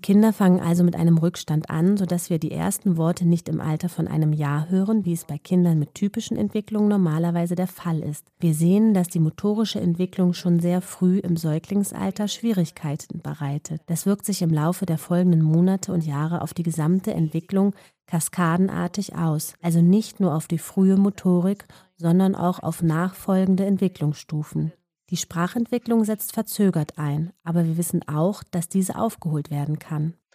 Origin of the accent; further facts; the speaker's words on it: Antwerp, Flanders, Belgium; now in London, United Kingdom; Ich komme aus dem belgischen Teil. Ich komme aus Antwerpen.